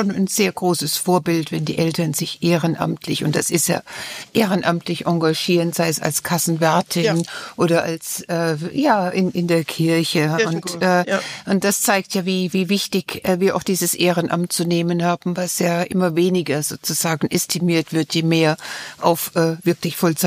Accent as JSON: {"language": "German", "town": "Mannheim", "region": "Baden-Württemberg", "country": "Germany", "said": "ich komme aus Mannheim"}